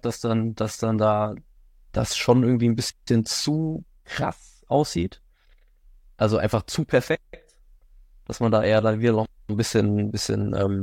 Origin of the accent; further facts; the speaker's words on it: Berlin, Germany; ich komme aus Berlin und gerade hier so in der Innenstadt